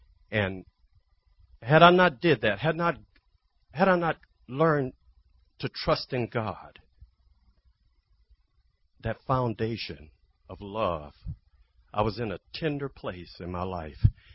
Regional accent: Louisiana, United States; I'm from Louisiana, okay? And I'm from a small town in Louisiana. It's quite racist.

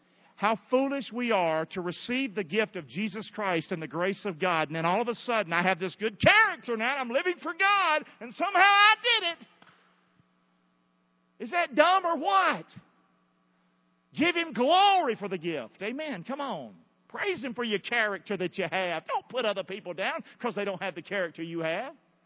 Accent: Rockingham, North Carolina, United States; I'd have never done that growing up in Rockingham.

